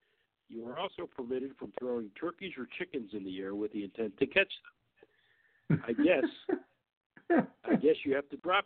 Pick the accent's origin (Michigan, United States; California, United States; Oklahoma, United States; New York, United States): Michigan, United States; In Michigan, my home state, where almost everyone travels by car